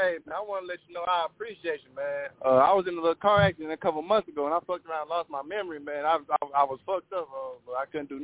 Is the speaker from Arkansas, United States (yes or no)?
yes; Arkansas, United States; I know about pimping because I'm from Arkansas and shit